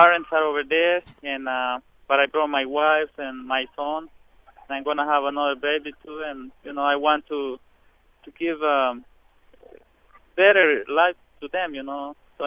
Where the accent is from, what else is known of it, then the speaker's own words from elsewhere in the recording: El Salvador; moved away as an adult; now in United States; And I am from El Salvador. I love my country, but I also love, you know, the United States.